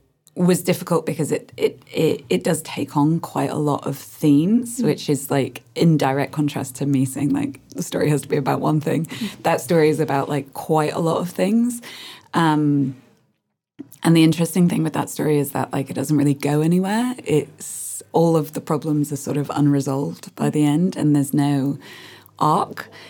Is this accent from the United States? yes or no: no; Hong Kong; But it also came out of my experience growing up in Hong Kong.